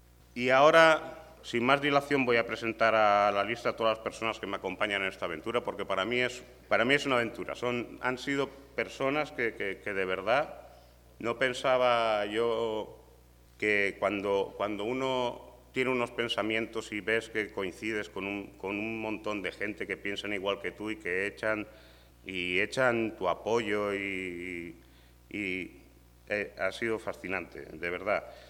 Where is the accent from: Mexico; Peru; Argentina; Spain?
Spain; quieren destruir mi país, que es España.